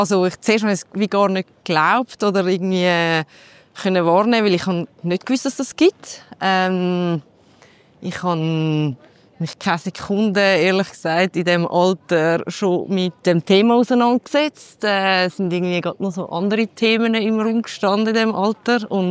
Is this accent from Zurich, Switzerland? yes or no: yes; Zurich, Switzerland; Ich komme aus Zürich